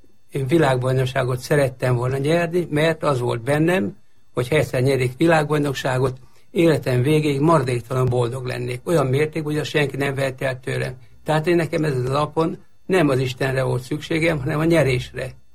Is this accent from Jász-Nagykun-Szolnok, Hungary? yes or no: no; Nyíregyháza, Szabolcs-Szatmár-Bereg, Hungary; 38-ban születtem, 40-ben Nyíregyházára kerültünk, ott jártam gimnáziumba